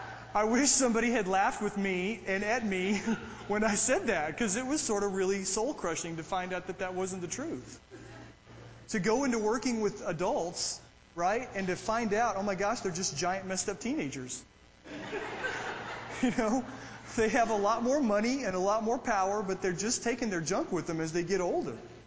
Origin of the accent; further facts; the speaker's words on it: United States; born there; It's not my fault I was born in America. Right? God superintended the fact that I was born here at a particular time in history.